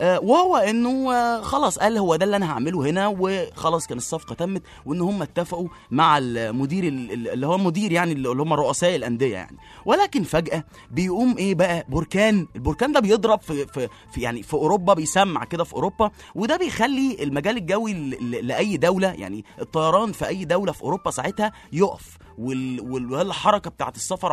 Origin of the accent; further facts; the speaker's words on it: Egypt; احنا ككوره مصري